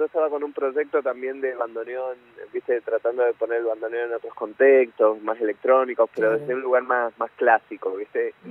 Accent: Argentina; Somos mitad argentinos, mitad uruguayos. Los uruguayos viven en Montevideo, de los argentinos dos vivimos en Buenos Aires, que es Javi Casalla, el violinista, y yo.

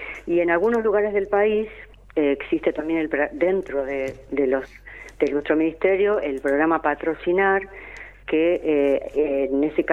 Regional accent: Neuquén, Argentina; Yo vengo de Neuquén, de la ciudad de Neuquén

